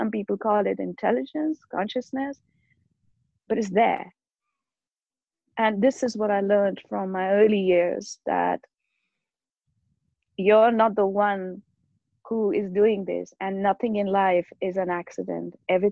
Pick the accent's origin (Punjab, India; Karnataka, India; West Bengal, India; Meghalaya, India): Punjab, India; Ludhiana; In India. I grew up in India, in northern India, Punjab, Ludhiana.